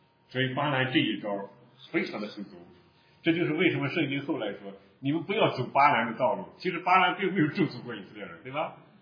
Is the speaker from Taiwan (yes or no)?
no; Chengdu, Sichuan, China; 相当于我们成都人到这儿来说，怎么买不到辣子，买不到花椒啊